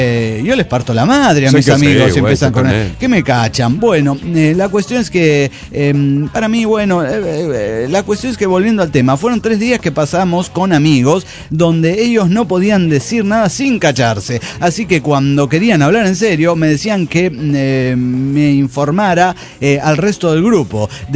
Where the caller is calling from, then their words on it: Bucaramanga, Santander, Colombia; de Bucaramanga, Colombia.